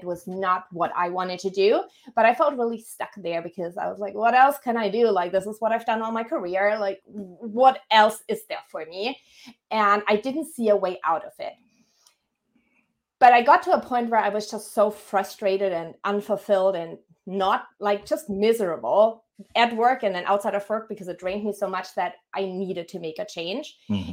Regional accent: Germany; English is a second language; moved away as an adult; now in Hawaii, United States; So I always get asked where my accent is from, so I'll start there. I'm originally from Germany, but being super lucky to be calling Hawaii my home for the last 15 years. Yes, 15 years. I moved here when I was 24.

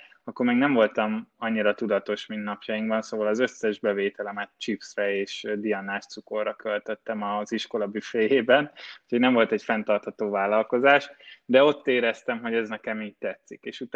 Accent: Kaposvár, Somogy, Hungary; moved away as an adult; now in Budapest, Hungary; Én egy kaposvári srác vagyok eredendően, úgyhogy ott születtem, és ott jártam egészen a gimi végéig iskolába, és utána kerültem fel Budapestre a Nemzetközi Üzleti Főiskolára

